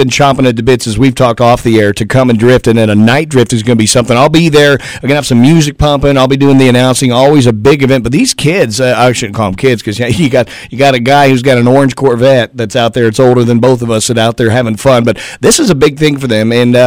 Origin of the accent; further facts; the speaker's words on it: Indianapolis, Indiana, United States; I'm from Indianapolis, so when I heard that the Indy cars were coming to Barber, I was so excited.